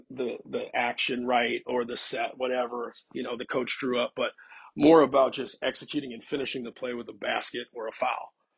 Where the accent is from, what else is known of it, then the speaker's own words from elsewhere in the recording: Illinois, United States; He's, you know, from the same area that I grew up in here in Lake County, Illinois area.